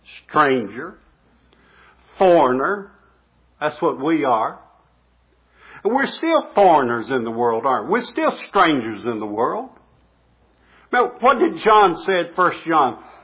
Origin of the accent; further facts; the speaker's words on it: Rocky Mount, Virginia, United States; Back years ago, I was growing up in Rocky Mount, Virginia.